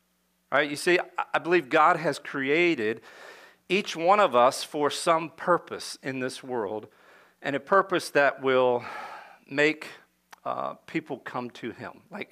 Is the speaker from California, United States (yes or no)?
no; Delaware, United States; My hometown's a little over 3,000 people, metropolis, right? And the main industry where I'm from in the southern part of Delaware is farming and then tourism over by the beach, right?